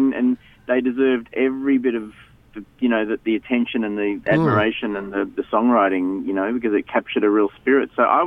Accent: Melbourne, Victoria, Australia; I grew up in Melbourne. I grew up in a really musical family, I guess.

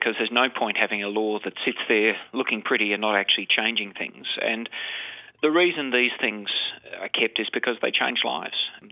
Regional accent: Australia; as an Australian

